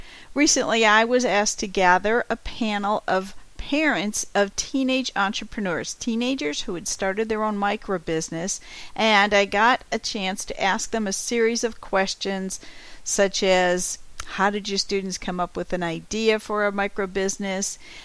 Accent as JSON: {"language": "English", "town": "Cincinnati", "region": "Ohio", "country": "United States", "tie": "born or raised there", "said": "Cincinnati's my hometown, so welcome to Cincinnati. I hope you try Cincinnati chili, right?"}